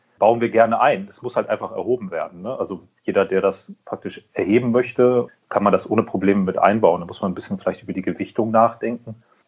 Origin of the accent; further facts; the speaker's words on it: Kiel, Schleswig-Holstein, Germany; born there; Und ich bin gebürtiger Kieler, dann liegt der THW nahe.